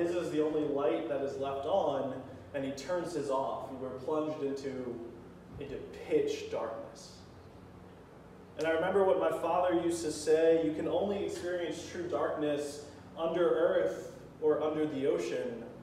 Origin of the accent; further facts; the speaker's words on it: New Jersey, United States; Now, I'm from South Jersey. We don't have hills down there.